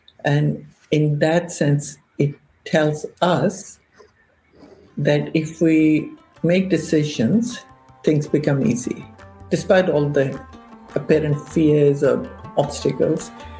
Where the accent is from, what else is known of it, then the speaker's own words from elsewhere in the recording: Pakistan; when I was growing up in Pakistan